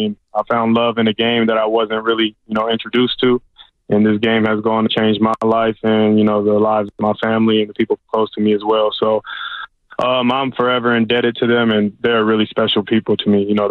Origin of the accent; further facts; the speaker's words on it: Oakland, California, United States; something different than what I was used to growing up in East Oakland.